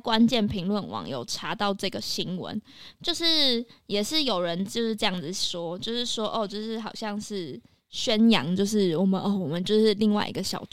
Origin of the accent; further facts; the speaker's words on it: Taipei, Taiwan; 可是我自己在台北长大